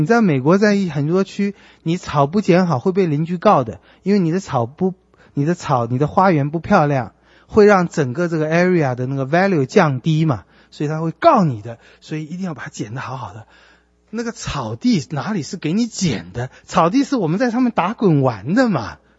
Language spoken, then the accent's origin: Chinese; China; now in United States; 没关系啊，我们中国人省吃俭用，过一阵就还了